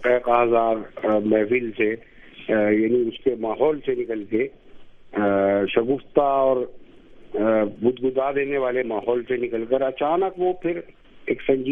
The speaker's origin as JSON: {"language": "Hindi", "region": "Delhi", "country": "India", "tie": "born or raised there", "said": "फिलहाल मैं नई दिल्ली में नहीं रहता और मेरा बचपन भी पुरानी दिल्ली में ज्यादा गुजरा है और अच्छे खासी मुद्दत वहाँ गुजरी है मेरी."}